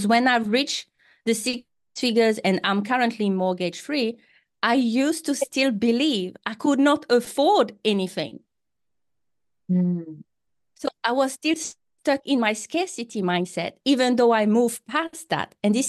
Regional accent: Tahiti, French Polynesia; first language French; English is a second language; now in New Zealand; I come from a small island called Tahiti. So my first language is French. And I'm currently talking to you from New Zealand.

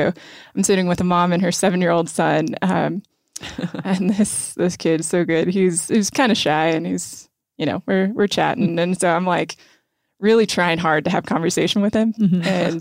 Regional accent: Nebraska, United States; I was from Nebraska.

